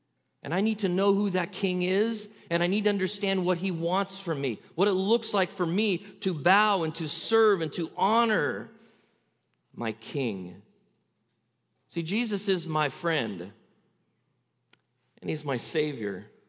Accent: California, United States; See, I'm an American. I'm a Californian, born here my whole life, lived in parts of California. I am a West Coast California American.

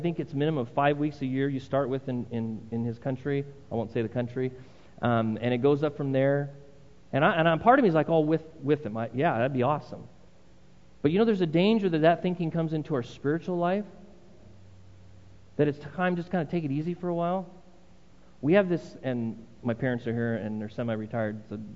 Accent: United States; I'm an American through and through

